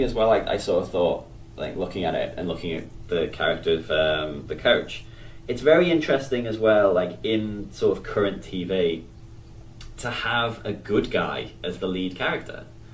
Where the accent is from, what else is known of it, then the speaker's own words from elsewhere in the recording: Liverpool, North West England, United Kingdom; I've been there. I'm from Liverpool.